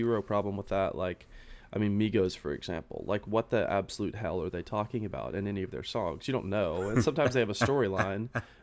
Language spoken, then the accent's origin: English; Monroe, Louisiana, United States; I'm from Monroe, Louisiana.